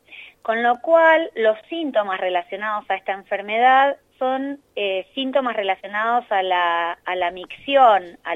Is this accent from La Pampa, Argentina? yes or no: no; Tapalqué, Buenos Aires Province, Argentina; ¿de dónde sos? De Tapalqué.